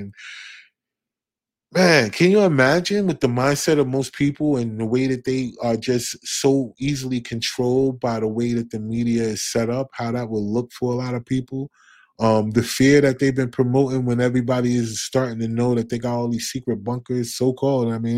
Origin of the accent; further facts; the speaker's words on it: New Jersey, United States; moved away; I'm from New Jersey, but I moved to North Carolina, and it was a place where, you know, I didn't know anybody before we got here.